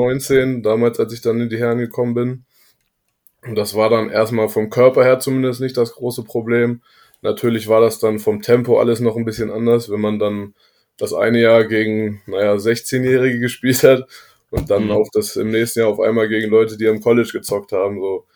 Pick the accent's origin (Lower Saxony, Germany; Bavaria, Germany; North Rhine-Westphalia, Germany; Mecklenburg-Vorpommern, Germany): Lower Saxony, Germany; ich bin hier aufgewachsen in der Nähe von Hildesheim, in einem kleinen Dorf.